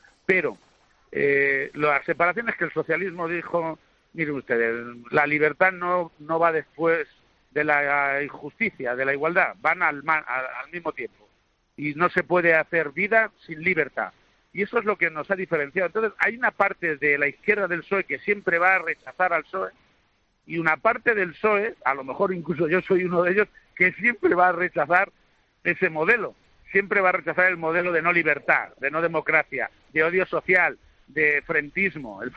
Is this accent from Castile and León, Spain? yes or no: no; Consuegra, Castilla-La Mancha, Spain; Pero desde mi tierra, yo estoy hablándole ahora mismo desde los Molinos de Consuegra, que es una estampa preciosa del centro de España